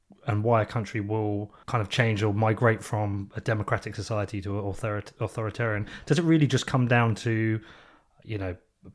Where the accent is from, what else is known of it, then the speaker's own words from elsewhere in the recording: England, United Kingdom; growing up in England, I've lived a pretty privileged life.